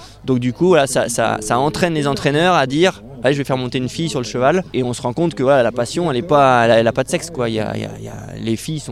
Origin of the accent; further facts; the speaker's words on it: Pays de la Loire, France; Alors moi je suis originaire de la campagne juste à côté, c'est pour ça que j'ai commencé chez Emmanuel ma carrière. Et puis la vie faisant, je suis installé à Châteaubriant, entre Rennes, Angers et Nantes, dans l'ouest